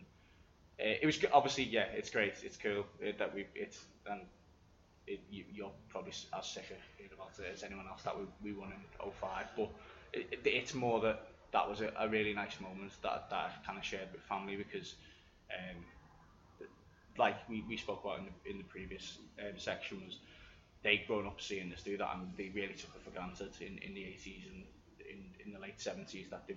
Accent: Skelmersdale, North West England, United Kingdom; I grew up in Skem in Lancashire as well

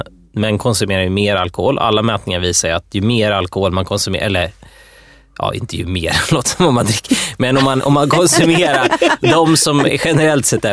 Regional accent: Sandviken, Gävleborg County, Sweden; det finns ju Sandviken då, en nära kommun där jag växte upp.

